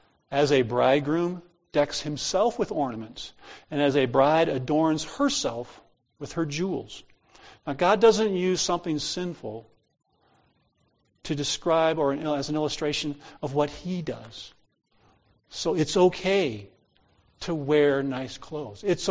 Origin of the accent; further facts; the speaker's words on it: Ohio, United States; I grew up in Ohio. There were lots of churches that taught women should not braid their hair or wear jewelry based on this passage.